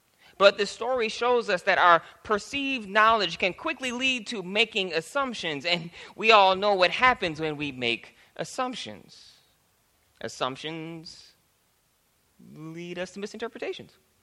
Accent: Michigan, United States; I grew up in Michigan, so it's in the Midwest

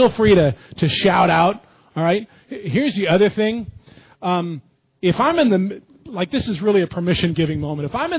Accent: California, United States; also born or lived in Florida, United States; I was born in South Florida. To a guy who had a theater degree. I didn't mention that last service. And then when I was about 5 years old, my mom and dad moved us all to Southern California.

